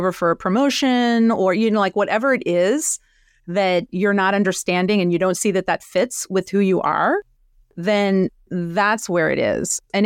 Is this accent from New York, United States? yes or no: no; New Orleans, Louisiana, United States; growing up in New Orleans, Louisiana, this girl was told